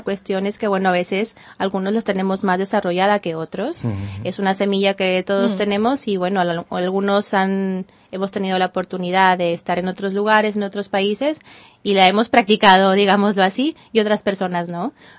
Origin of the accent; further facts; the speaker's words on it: Monterrey, Nuevo León, Mexico; now in Spain; De Monterrey, que és la part nord.